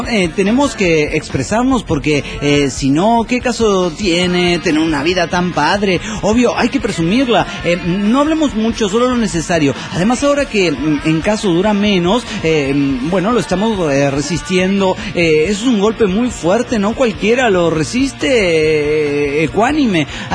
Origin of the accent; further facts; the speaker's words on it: Mexico City, Mexico; Yo soy chilanga, nací y crecí en el DF. Mi domador es de Jalisco y mi mami es de Guerrero, pero mis hermanos y yo somos del defectuoso